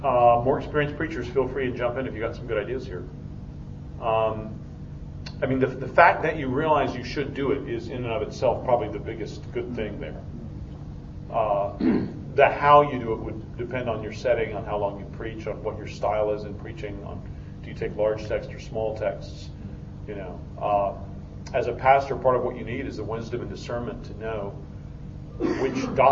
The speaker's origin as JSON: {"language": "English", "region": "the South", "country": "United States", "tie": "born or raised there", "said": "I grew up in the South, and so when I came to Christ, I was sent across town to knock on doors and tell people the gospel."}